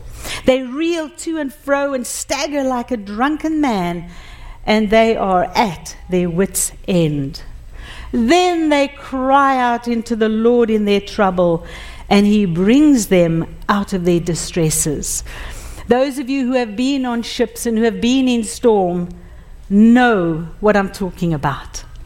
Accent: South Africa; I grew up in South Africa, and I grew up in a fishing village called Cork Bay. Three houses down from where our home was, there was the sea.

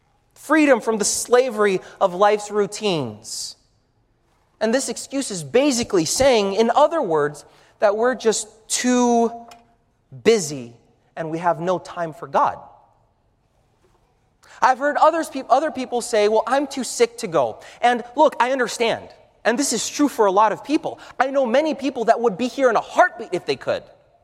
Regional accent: Brazil; also born or lived in Germany; I'm from Brazil, all right? So we like soccer.

